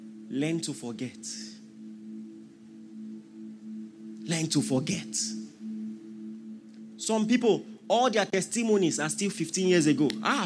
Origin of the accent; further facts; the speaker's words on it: Nigeria; You don't understand how strange that is to me as a Nigerian.